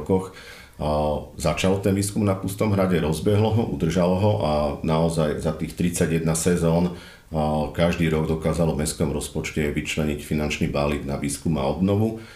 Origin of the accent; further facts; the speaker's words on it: Zvolen, Banská Bystrica Region, Slovakia; Moja cesta k archeológii bola dosť taká priama, keďže som Zvolenčan.